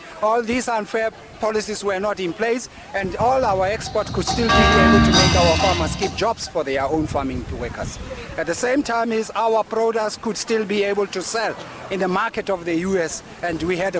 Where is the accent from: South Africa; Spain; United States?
South Africa; Cape Town, Western Cape; I come from South Africa, Cape Town.